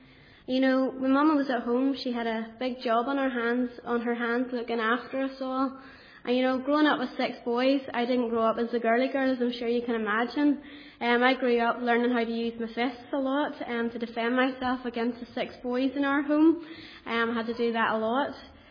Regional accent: Kilkeel, Northern Ireland, United Kingdom; accent: Northern Irish; You'll probably understand my accent because I'm from Kilkeel and we speak a wee bit the same to people from Ballymena.

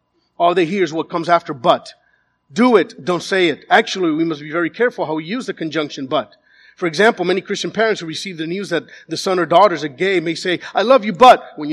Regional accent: Miami, Florida, United States; growing up in Pequeña Havana, in Little Havana, come on. I couldn't come out to my parents and say something.

